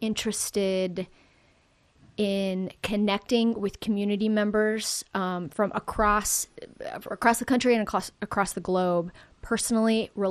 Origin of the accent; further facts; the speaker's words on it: Denver, Colorado, United States; There's a legitimate snowstorm, like an ice snowstorm in my hometown of Denver right now.